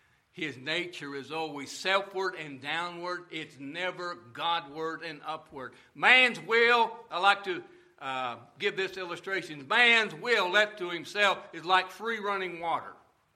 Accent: Utah, United States; I grew up out in the Rocky Mountains. I spent a lot of my youth in northern Utah. You know what's in Utah? Mormons.

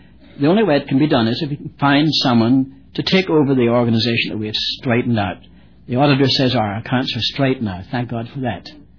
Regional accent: Ireland; born there; Now, I'm Irish by birth.

